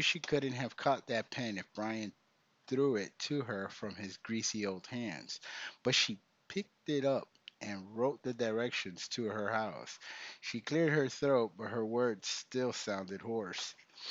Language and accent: English; Managua, Nicaragua; I am from Managua, Nicaragua. The capital of Nicaragua is Managua.